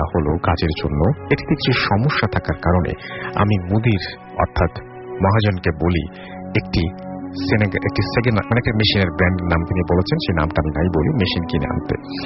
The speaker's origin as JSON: {"language": "Bangla", "town": "Munshiganj", "region": "Dhaka Division", "country": "Bangladesh", "tie": "born or raised there", "moved": "yes", "lives_now": "Saudi Arabia", "said": "আমি সৌদি আরবে আছি 5 বছর, আমার দেশের বাড়ি মুন্সিগঞ্জে"}